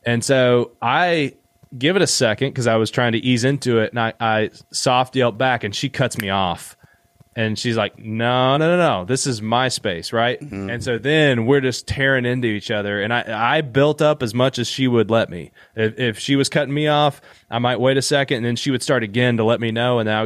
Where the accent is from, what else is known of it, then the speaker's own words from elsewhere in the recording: Kentucky, United States; I'm from Eastern Kentucky, so I've been to see this.